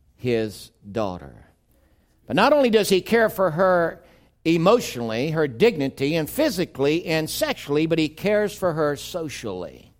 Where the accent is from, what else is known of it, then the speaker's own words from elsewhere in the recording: the South, United States; Unfortunately, some of us can remember, I grew up in the South, and some of us can remember that back in the 50s, there were separate drinking fountains for the blacks and the whites.